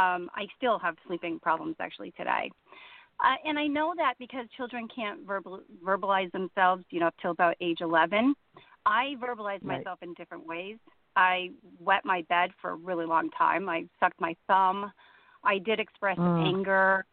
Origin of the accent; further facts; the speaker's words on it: Connecticut, United States; We lived in Connecticut. I grew up in Connecticut. I didn't grow up in New Jersey.